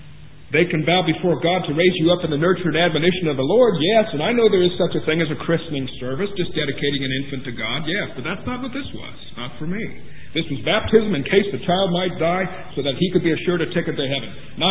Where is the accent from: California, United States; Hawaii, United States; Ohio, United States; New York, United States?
Ohio, United States; I was raised up in the Lutheran church in the state of Ohio in the USA. That's what I was raised in as a boy and as a child, all the way up to my teens.